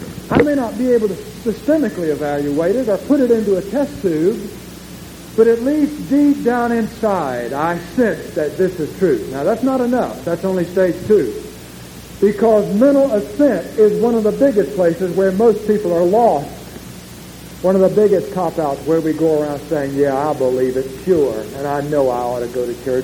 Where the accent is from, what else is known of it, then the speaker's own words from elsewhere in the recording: Avon Park, Florida, United States; This little kid was walking down the sidewalk in my hometown, Avon Park, and a man came along carrying the cutest little fluffy white dog